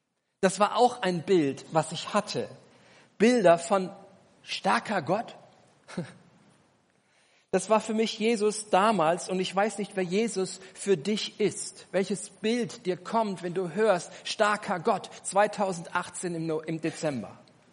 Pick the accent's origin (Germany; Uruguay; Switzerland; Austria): Germany; Ich bin in Deutschland aufgewachsen, wie viele von euch